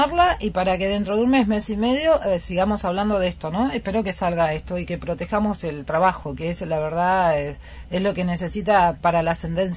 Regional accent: Palmira, Mendoza, Argentina; yo soy de Palmira, usted debe conocer Palmira, y fue un pueblo que cuando yo nací era un pueblo pujante.

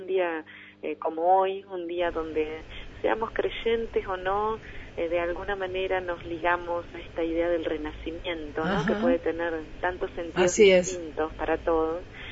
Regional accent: La Plata, Buenos Aires Province, Argentina; todo lo que sabemos, además siendo platenses

